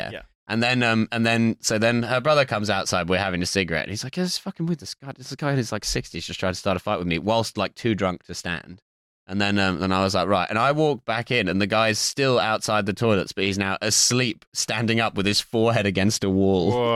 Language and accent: English; East of England, United Kingdom; I'm from Essex.